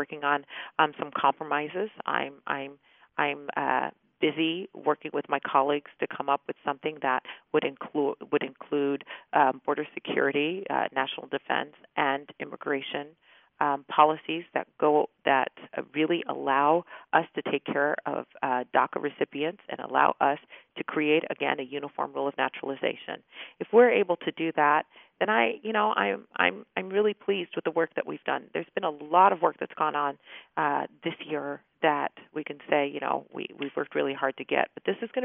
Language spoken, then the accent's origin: English; United States; born there; I was born in the United States by parents who sacrificed so much